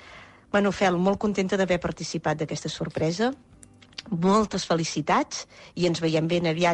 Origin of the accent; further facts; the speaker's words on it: Arbúcies, Catalonia, Spain; d'Arbúcies i sóc una de les noies que vam compartir pis